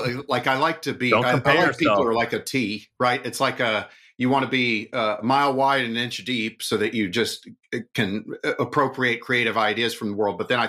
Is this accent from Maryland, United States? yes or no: no; Oklahoma, United States; born there; Oh, I was born in Oklahoma, but moved all around because my dad was an IBMer